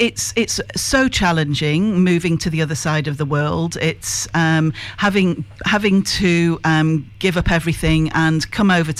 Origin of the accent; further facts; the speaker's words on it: North West England, United Kingdom; I'm from Lancashire.